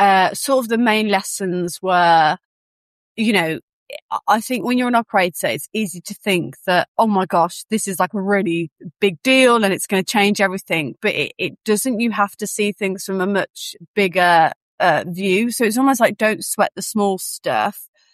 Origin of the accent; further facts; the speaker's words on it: Birmingham, West Midlands, United Kingdom; now in London, United Kingdom; So I grew up originally in Birmingham. I'm London based now, but in Birmingham.